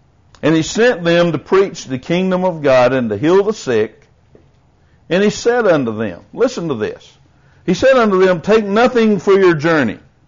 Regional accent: the Carolinas, United States; And I'm from Carolina.

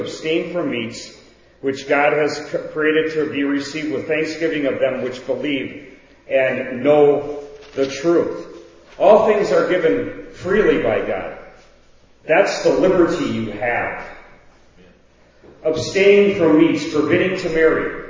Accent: Wisconsin, United States; because I'm come from Wisconsin, and I've had, I've had smoked salmon, you know, a lot. We used to catch salmon and smoke them and eat them like mad

